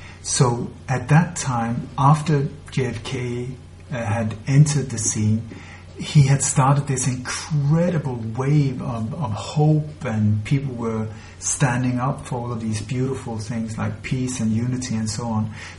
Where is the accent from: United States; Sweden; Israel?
Sweden; English is a second language; now in Spain; I've also had to leave my home country. I left Sweden in the year 2000, and I'm now living in Spain because I was threatened and I did not feel safe at all in Sweden.